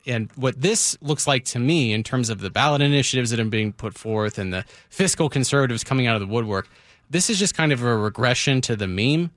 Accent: California, United States; I'm from California, dude.

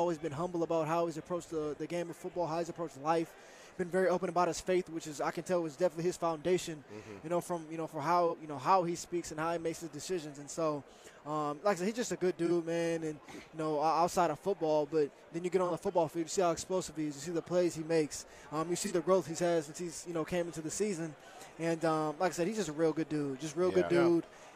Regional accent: Akron, Ohio, United States; You know, I grew up an Ohio State fan. You know, I'm from Akron, Ohio

